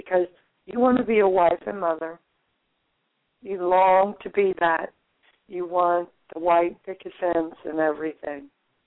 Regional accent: New Jersey, United States; New Jersey, and it's

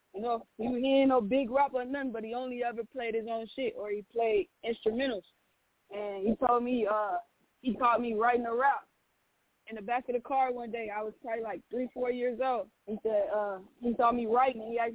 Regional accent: Minneapolis, Minnesota, United States; You know, I'm from North Minneapolis, for real.

